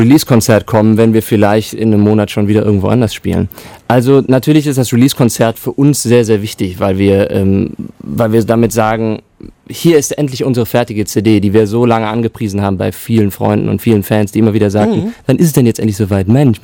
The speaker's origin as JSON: {"language": "German", "town": "Cologne", "region": "North Rhine-Westphalia", "country": "Germany", "also_born_or_lived": "United States", "said": "Ich bin eigentlich eine Kölsche Jung."}